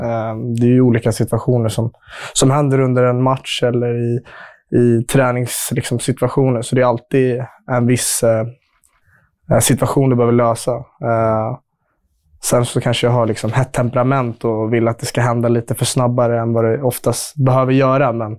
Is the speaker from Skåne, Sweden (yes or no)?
no; Sundbyberg, Stockholm County, Sweden; Ja, Sumpan är väl där jag växte upp. Gått skolan, haft familj, kusiner och liksom de flesta i min familj i samma område.